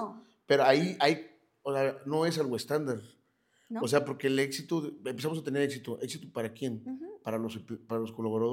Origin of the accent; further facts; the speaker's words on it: Tuxpan, Veracruz, Mexico; Ey, yo también soy de por ahí. Yo soy de Tuxpan.